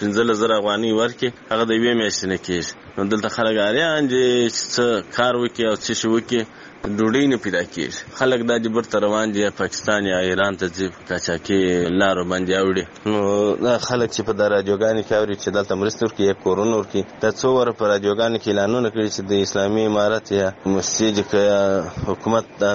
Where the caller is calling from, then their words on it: Kandahar, Afghanistan; د کندهار سره ستا سره په تماس کې یم وروره دغه اته میاشتې نه میاشتې کېږي چې موږ مهاجر د پاکستان څخه راغلي یو